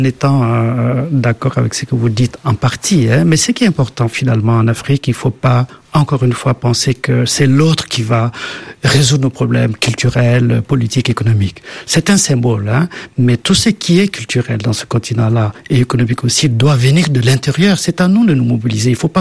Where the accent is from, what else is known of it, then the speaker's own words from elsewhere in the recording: Mauritania; chez moi, en Mauritanie, j'ai beaucoup de palmiers.